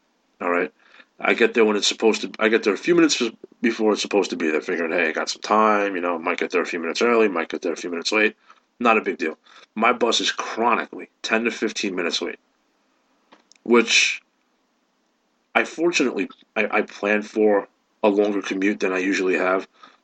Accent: New York, United States; I've been born and raised in New York. I've spent my entire life here.

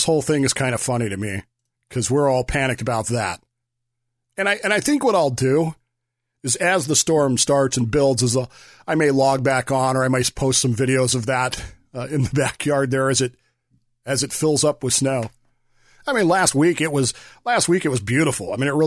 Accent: Colorado, United States; also born or lived in Utah; They'd had snow days where I grew up in Colorado and Utah and the likes of that, we'd have never gone to school, ever.

